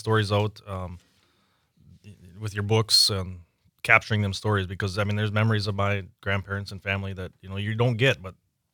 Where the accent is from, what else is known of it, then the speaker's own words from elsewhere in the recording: Kewaunee, Wisconsin, United States; I'm from Kewaunee, yep. Yes. Yeah, we're all from Kewaunee.